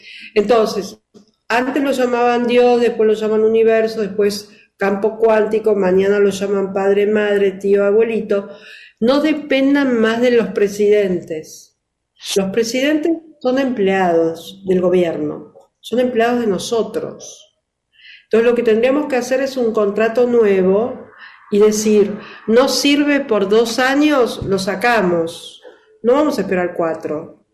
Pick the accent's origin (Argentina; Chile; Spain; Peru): Argentina; inclusive yo, que también vengo de la Argentina, somos seres que estamos conectados espiritualmente debido a nuestra naturaleza